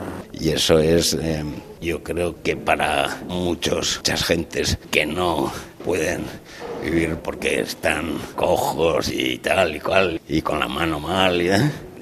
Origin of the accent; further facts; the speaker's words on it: San Sebastián, Basque Country, Spain; born there; yo nací en San Sebastián, justo a 20 kilómetros de Francia